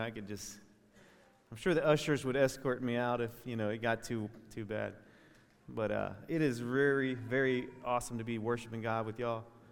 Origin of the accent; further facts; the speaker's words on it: Virginia, United States; So yeah, we're from Virginia